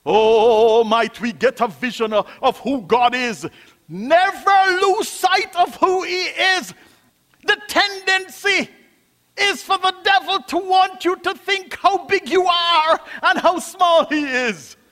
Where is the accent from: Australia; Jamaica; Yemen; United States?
Jamaica; I'm from Jamaica.